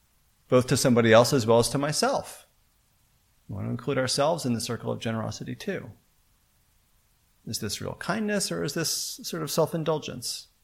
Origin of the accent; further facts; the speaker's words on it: United States; I know as an American, we often kind of are very self-critical